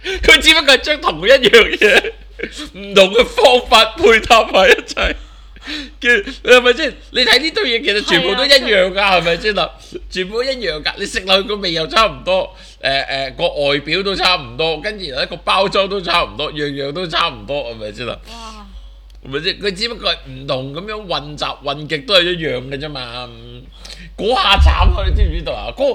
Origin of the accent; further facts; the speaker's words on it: Hong Kong; 我哋香港人唯一真係需要永遠都要送手信嘅時間就係新年啫嘛